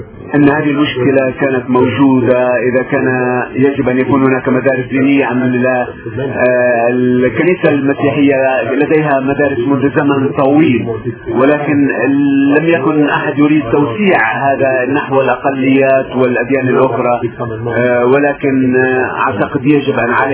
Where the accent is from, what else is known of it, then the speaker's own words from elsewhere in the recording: United Kingdom; وأنا بريطاني أقف أقول لهم